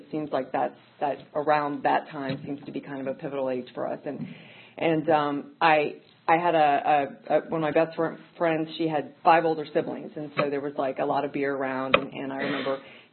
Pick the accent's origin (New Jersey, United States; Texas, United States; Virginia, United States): Virginia, United States; Burke; I grew up not far from here. I grew up in Northern Virginia in Burke.